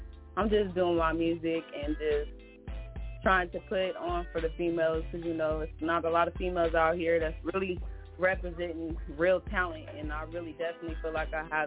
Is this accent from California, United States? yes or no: yes; Bakersfield, California, United States; Where am I originally from? Bakersfield, California.